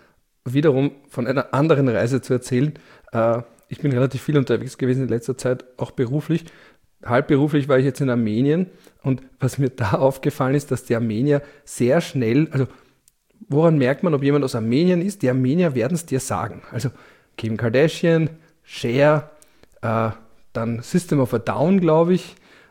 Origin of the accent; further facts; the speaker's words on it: Simmering, Vienna, Austria; So, wir sind auch aus Simmering.